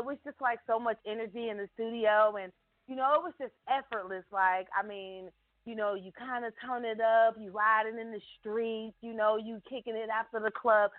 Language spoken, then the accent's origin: English; Chicago, Illinois, United States; I'm definitely from the southwest side of the city of Chicago.